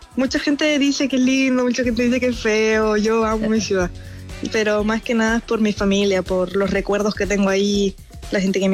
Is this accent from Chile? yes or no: yes; Chile; que sea en Chile me llena el corazón. O sea, yo tenía muchas ganas de jugar en mi país